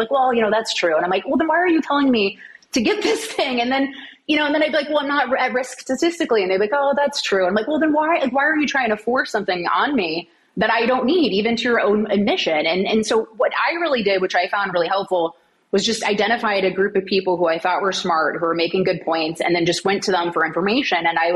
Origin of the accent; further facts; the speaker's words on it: United States; You know, like I'm an American. I live in a free country.